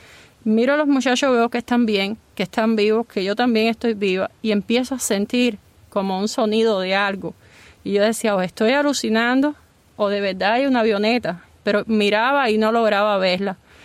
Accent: Cuba; moved away; cuando salí de Cuba no sabía a lo que me enfrentaba.

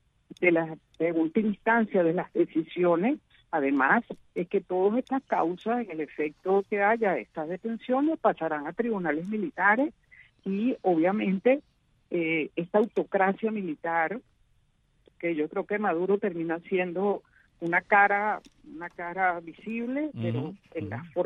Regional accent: Venezuela; Yo verdad me siento en mi país

